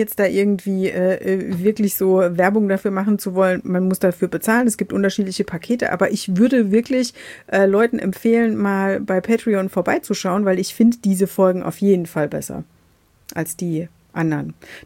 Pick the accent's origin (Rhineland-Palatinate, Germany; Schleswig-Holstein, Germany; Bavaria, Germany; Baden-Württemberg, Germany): Rhineland-Palatinate, Germany; Ich komme ja aus der Pfalz und gleich daran grenzt die Kurpfalz